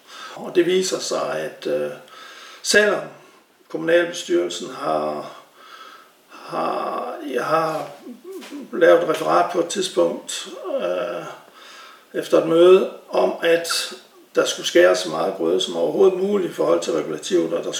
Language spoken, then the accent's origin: Danish; Central Denmark Region, Denmark; og jeg er vokset op på Brobjerggård, som ligger i Skalsodalen.